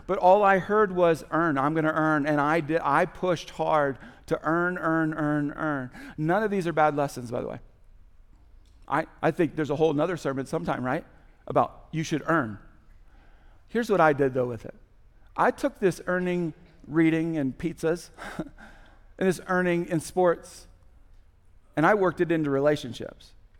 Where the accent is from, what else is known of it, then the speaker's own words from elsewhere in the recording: Indiana, United States; I grew up in Indiana playing basketball where there wasn't class basketball at the time.